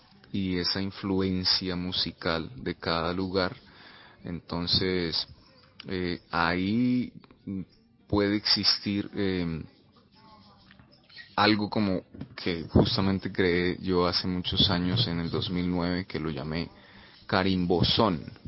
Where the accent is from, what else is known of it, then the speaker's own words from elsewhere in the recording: Colombia; esos ritmos latinos que como colombianos ya tenemos muy internos, como la salsa o como lo que es el vallenato